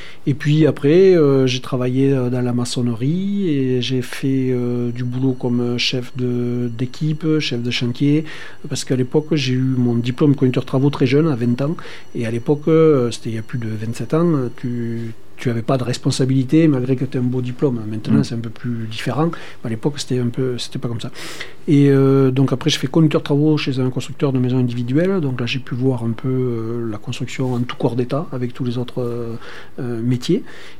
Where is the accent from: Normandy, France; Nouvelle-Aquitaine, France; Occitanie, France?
Occitanie, France; Flagnac; En fait, quand j'ai grandi à Flagnac, ma grand-mère avait une petite ferme qui était à l'arrêt depuis longtemps